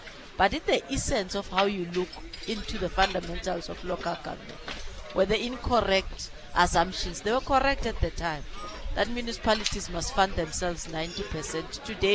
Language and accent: English; South Africa; not only as COCTA, not only as SALGA, but as South African citizens.